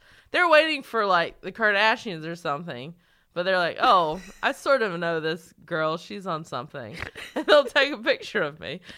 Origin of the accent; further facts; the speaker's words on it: North Carolina, United States; Like, North Carolina.